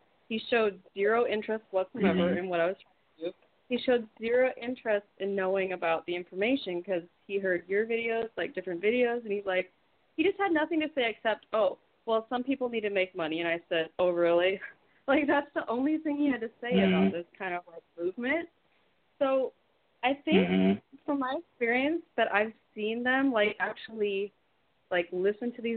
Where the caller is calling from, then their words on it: Miami, Florida, United States; I'm calling from Miami.